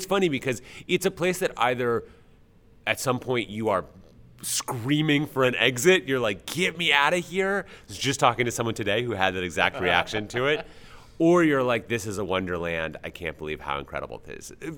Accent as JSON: {"language": "English", "town": "Minneapolis", "region": "Minnesota", "country": "United States", "tie": "born or raised there", "said": "So I grew up in Minneapolis, and you know, I didn't travel anywhere exotic as a kid at all."}